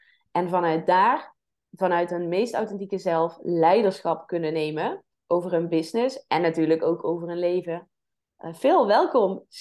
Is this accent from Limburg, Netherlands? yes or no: yes; Limburg, Netherlands; accent: Limburgish; dat ik toen in Grevenbeeg liep in het dorp waar ik toen altijd woonde. Ik kom inderdaad ook uit Limburg, al is mijn Limburgse accent.